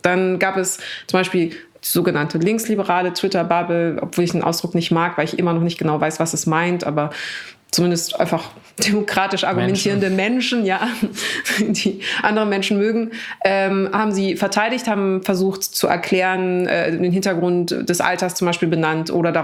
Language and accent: German; Munich, Bavaria, Germany; also ich bin am Hauptbahnhof groß geworden, so was in München aber nichts bedeutet, um ehrlich zu sein. Aber also, okay, Stadt, aber nicht so schönes Viertel